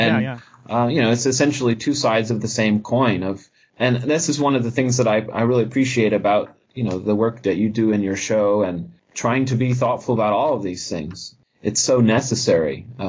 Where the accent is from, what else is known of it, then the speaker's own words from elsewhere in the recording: Midwest, United States; I mean, I grew up in the Midwest, and I was actually planning to join the military, go to West Point.